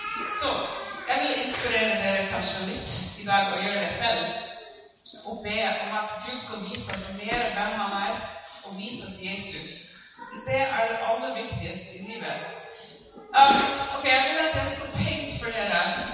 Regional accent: United States; Norwegian is a second language; now in Norway; Men jeg kommer fra USA, og jeg bodde her i Norge i snart 5 år.

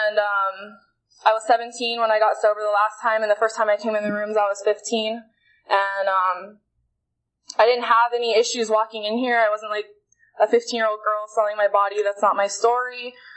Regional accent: Las Vegas, Nevada, United States; From Las Vegas, who's hosting Wacky Paw this year.

